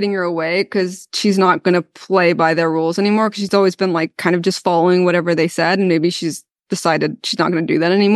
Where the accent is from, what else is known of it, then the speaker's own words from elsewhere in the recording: Belfast, Northern Ireland, United Kingdom; I'm from Belfast, which is Northern Ireland.